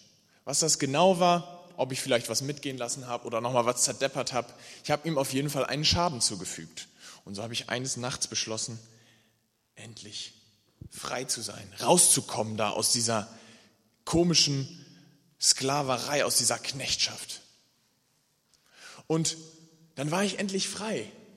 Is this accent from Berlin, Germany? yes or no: no; Lower Saxony, Germany; Und ursprünglich komme ich aus Ostfriesland. Und jetzt sind wir halt hier nach in Nordosten gezogen.